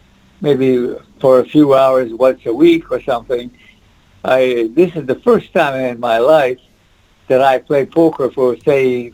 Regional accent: Quebec, Canada; And I originally come from Canada. I'm both Canadian and American. I grew up in a small French-Canadian town about 50 miles northeast of Montreal.

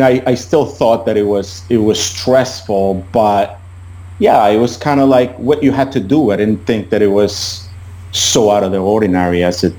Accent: Bogotá, Colombia; also born or lived in Armenia; So I was born in Colombia, South America. I was born in a smaller city called Armenia, but I lived a lot of my life in the capital, in Bogota.

